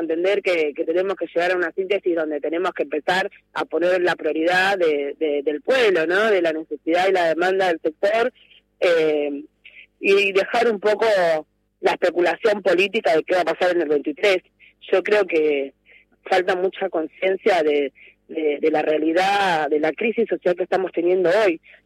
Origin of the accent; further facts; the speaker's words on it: Villa Fiorito, Buenos Aires Province, Argentina; yo no me mudé, yo nací, vivo en Villa Fierito, no tengo ninguna intención de irme